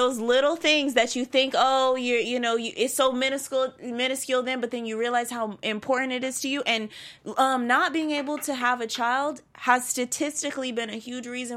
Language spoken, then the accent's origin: English; Tampa, Florida, United States; I'm from the South and from Florida, Tampa Bay